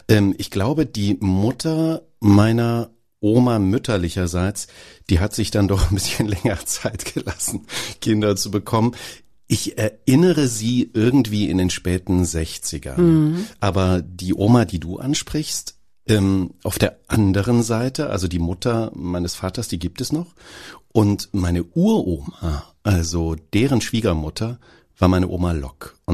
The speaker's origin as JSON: {"language": "German", "town": "Apolda", "region": "Thuringia", "country": "Germany", "tie": "born or raised there", "said": "Vorher auf dem Dorf in der Nähe von Apolda. Und ja, Apolda ist aber eigentlich auch ein Dorf."}